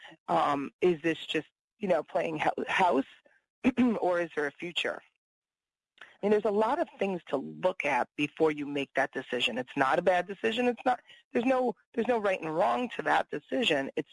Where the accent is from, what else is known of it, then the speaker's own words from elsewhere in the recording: East Coast, United States; I'm from the East Coast.